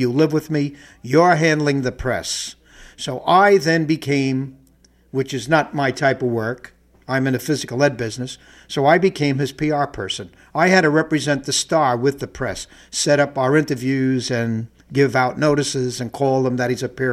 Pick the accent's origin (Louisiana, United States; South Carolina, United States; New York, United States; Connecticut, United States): New York, United States; Brooklyn; Now, I'm originally from Brooklyn.